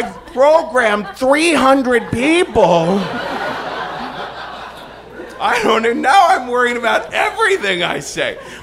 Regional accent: New York, United States; as a New Yorker, I can warn you, if it starts to become too hip, then the people from the Jersey Shore start coming.

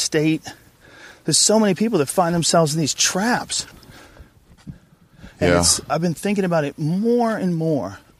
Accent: Boston, Massachusetts, United States; I had a buddy when I grew up with in Boston

